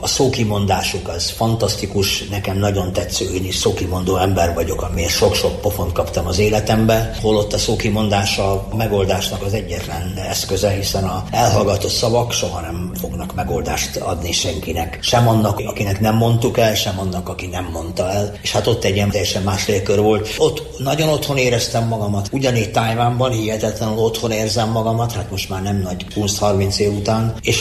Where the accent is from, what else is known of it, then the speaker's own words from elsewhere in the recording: Transylvania, Romania; nem tudtam volna elmenni a hazámból, tehát nekem sem volt ennyire köztudomás, hogy mennyire székely vagyok, mennyire kanok vagyok, és mennyire hazafi vagyok.